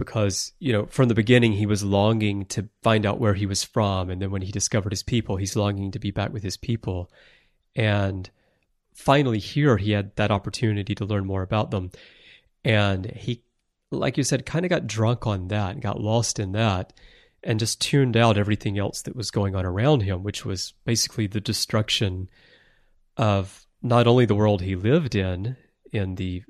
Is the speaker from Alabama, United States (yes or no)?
yes; Alabama, United States; moved away as an adult; now in Japan; I grew up in Alabama. I'm American, but I've lived most of my adult life in Japan.